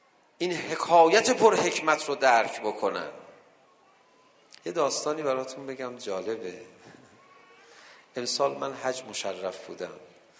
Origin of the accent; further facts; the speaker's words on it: Iran; بعد اون میدونست ما ایرانی هستیم، فارسی هم بلد نبود